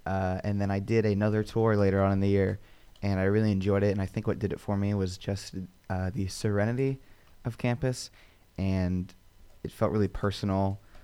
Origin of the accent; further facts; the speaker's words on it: Pleasanton, California, United States; I'm from Pleasanton, California, which is about an hour and a half away. It's a really quiet little town. No one's really heard of it.